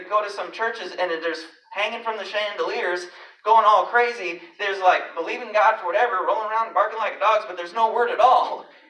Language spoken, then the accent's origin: English; Nashville, Tennessee, United States; I'm from Nashville, Tennessee.